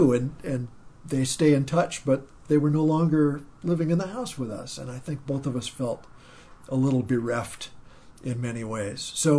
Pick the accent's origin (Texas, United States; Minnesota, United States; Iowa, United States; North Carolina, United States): Minnesota, United States; Like I said, I grew up in Minnesota, but we only went west when we traveled.